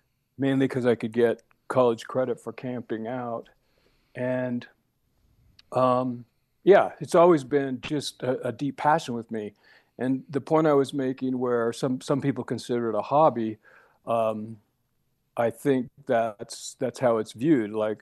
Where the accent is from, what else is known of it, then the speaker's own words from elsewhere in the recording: Salt Lake City, Utah, United States; I was no longer surrounded by the mountains that I grew up with in Salt Lake City.